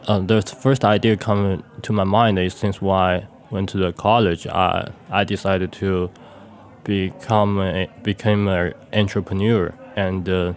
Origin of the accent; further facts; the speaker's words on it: Kunming, Yunnan, China; born there; English is a second language; In Yunnan, my hometown is, I was born in Kunming, and the city have the non-name is called the Spring City because of the weather and the location. There is a three mountain around the city and one face to the lakes.